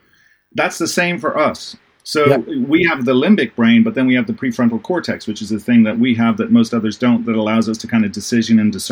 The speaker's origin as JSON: {"language": "English", "country": "Ireland", "said": "you know, I'm from Ireland originally."}